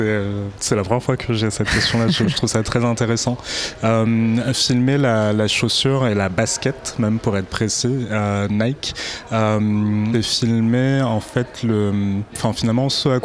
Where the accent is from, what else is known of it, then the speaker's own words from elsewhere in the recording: Hauts-de-France, France; c'est la première fois qu'ils sont montrés en Picardie. Et je suis Picard.